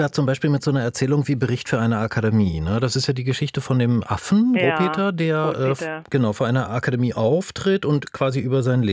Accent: Potsdam, Brandenburg, Germany; Gerade in den 80er Jahren in der DDR, ich bin ja Potsdamer, ne?

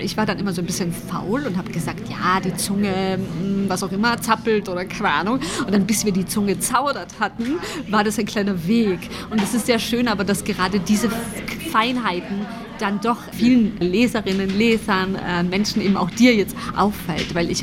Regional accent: Carinthia, Austria; ich bin in Südkärnten aufgewachsen

